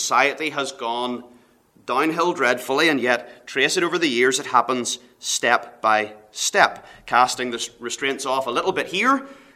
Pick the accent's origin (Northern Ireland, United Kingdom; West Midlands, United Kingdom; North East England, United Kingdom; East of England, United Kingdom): Northern Ireland, United Kingdom; growing up in Northern Ireland